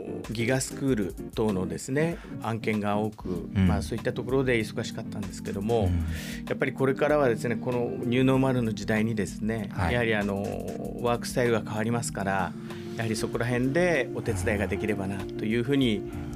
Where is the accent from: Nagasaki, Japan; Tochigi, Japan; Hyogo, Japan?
Tochigi, Japan; moved away as an adult; also born or lived in Tokyo; そうですね、はい、栃木、高校まで栃木にいまして、それから東京の方でずっと仕事をしておりました